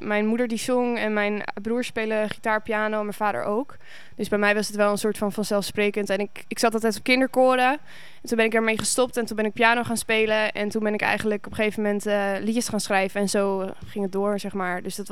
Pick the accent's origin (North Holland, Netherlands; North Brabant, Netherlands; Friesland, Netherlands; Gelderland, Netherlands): North Holland, Netherlands; Purmerend; Nou, dat is wel weer grappig, want ik kom oorspronkelijk uit Purmerend.